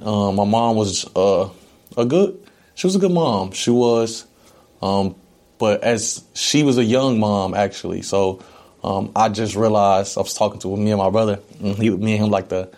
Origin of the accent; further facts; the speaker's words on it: Decatur, Alabama, United States; also born or lived in Dayton, Ohio; So I'm 23 years old. I was born in Dayton, Ohio, mm-hmm. but I was raised in Decatur, Alabama.